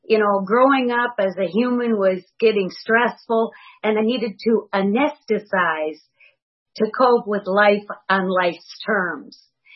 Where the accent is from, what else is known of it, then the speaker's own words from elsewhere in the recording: Madison, Wisconsin, United States; I grew up in Madison, Wisconsin as a Cheddarhead, and I was raised in what I perceived to be the most dysfunctional family on the planet.